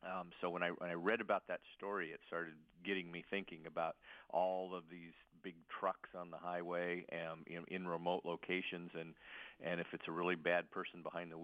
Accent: Wyoming, United States; born there; I guess I was born in Wyoming, so I'm used to it.

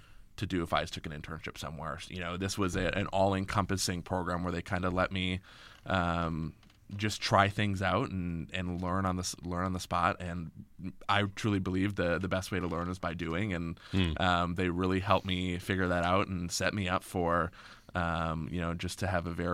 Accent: Neenah, Wisconsin, United States; also born or lived in Austin, Texas; Yeah, so I grew up in Neenah, Wisconsin, where I spent most of my life. I was born in Austin, Texas, but my family is from Northeast Wisconsin, so grew up there.

